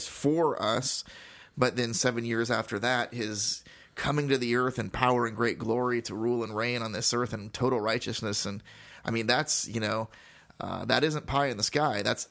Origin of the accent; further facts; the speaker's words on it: United States; Being an American, growing up in this country where we are guaranteed certain freedoms that other countries do not have